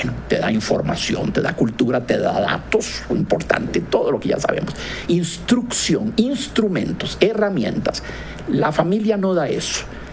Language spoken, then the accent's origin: Spanish; Hatillo, San José, Costa Rica; born there; No soy porfirogénito, yo nací en Hatillo 1. El 15 de septiembre de 1962